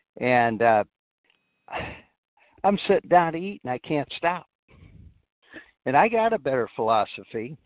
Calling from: Florida, United States; Well, I'm calling from Florida. Sunny Southwest Florida

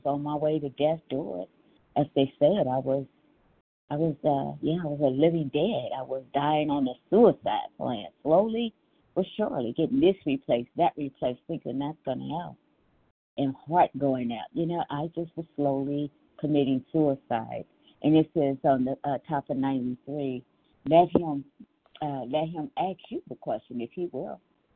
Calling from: Cincinnati, Ohio, United States; I am calling from Ohio, Cincinnati.

